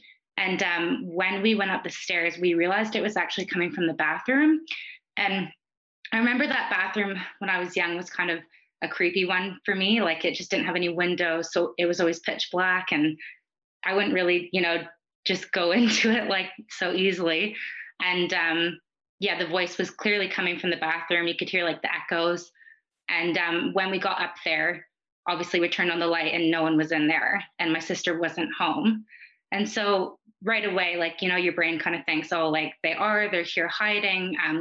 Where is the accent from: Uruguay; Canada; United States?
Canada; I grew up in Canada.